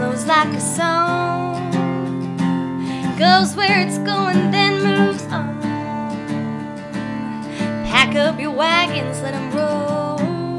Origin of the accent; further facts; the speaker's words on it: Midwest, United States; which I grew up in the Midwest, so I traveled around the Midwest.